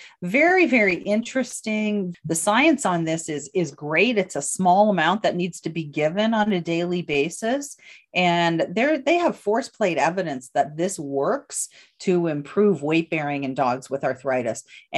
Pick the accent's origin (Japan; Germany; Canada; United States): Canada; I'm Canadian and, you know, we know all the stuff about CBD up here in Canada.